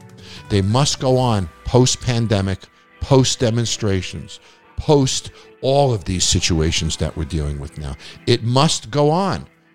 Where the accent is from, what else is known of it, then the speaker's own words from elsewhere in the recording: New York, United States; And being a New Yorker, I've always loved Nathan's Hot Dogs.